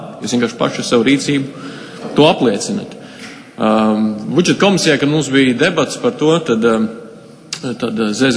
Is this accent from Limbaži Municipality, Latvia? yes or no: no; Liepāja, Kurzeme, Latvia; Un es kā liepājnieks vēl par Liepāju gribu pakomentēt.